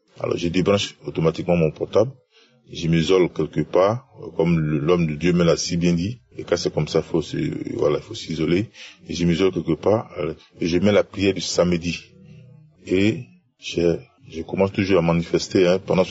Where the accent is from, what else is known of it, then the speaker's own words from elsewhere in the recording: Côte d’Ivoire; Je suis un Ivoirien vivant en Côte d'Ivoire.